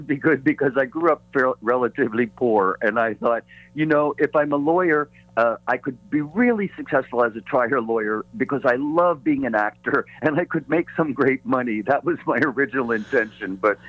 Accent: Pennsylvania, United States; I mean, I grew up kind of outside of Philadelphia along the Delaware River. There wasn't a lot of culture.

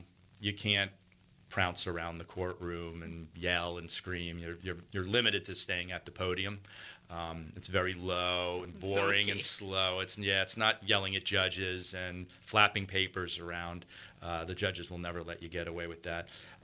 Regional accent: Philadelphia, Pennsylvania, United States; So I was born in Philadelphia and I went to a small Quaker school, Friends Central in Philadelphia, part of the Society of Friends or Quakers.

